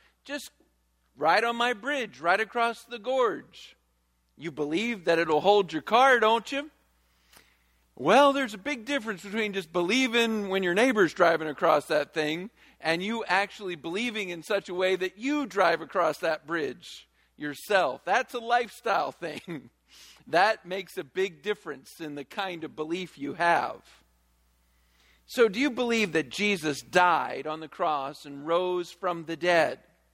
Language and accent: English; Virginia, United States; Now, I grew up in Virginia, and I grew up going to church.